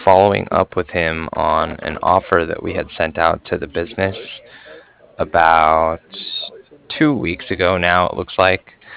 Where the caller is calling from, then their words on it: Cardiff, Wales, United Kingdom; And I'm calling from Cardiff. That's Cardiff. Like Frank.